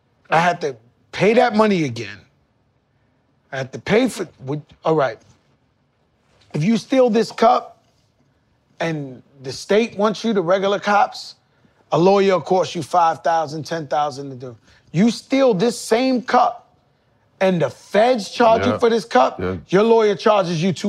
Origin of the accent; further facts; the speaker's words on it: Bronx, New York, United States; I come from Bronx, Lebanon Hospital. I grew up dead, broke, poor.